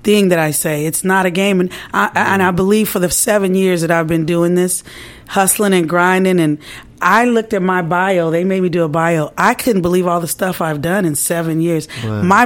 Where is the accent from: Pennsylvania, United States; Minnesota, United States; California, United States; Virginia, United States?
California, United States; Lompoc; All right, Lompoc, y'all better represent. My people, they listening right now. Let's go. My hometown better represent.